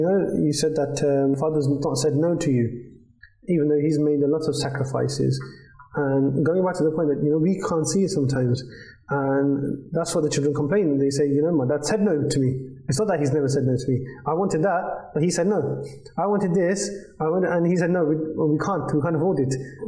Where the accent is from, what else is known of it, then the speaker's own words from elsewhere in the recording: London, United Kingdom; because I'm from London, you're from Birmingham